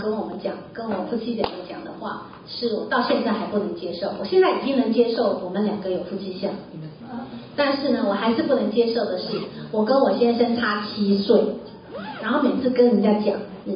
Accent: Taipei, Taiwan; 跟我都是在台湾长大，那我先生是在台湾的乡下长大，那我是在台湾的台北长大。

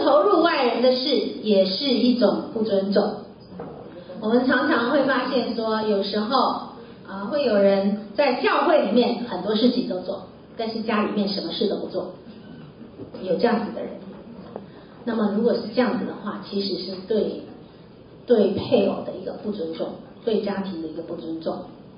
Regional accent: Taipei, Taiwan; 跟我都是在台湾长大，那我先生是在台湾的乡下长大，那我是在台湾的台北长大。

